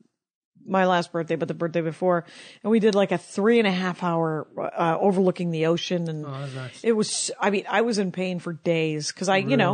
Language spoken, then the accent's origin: English; Wisconsin, United States; And I grew up right on Lake Michigan. So I love lakes, the beach and yeah.